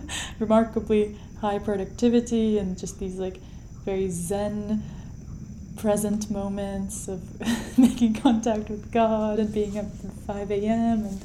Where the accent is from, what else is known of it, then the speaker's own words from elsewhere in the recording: Kazakhstan; as I said, I am from Kazakhstan, and there we eat a lot of, I guess, like post-Soviet country shared foods like cottage cheese.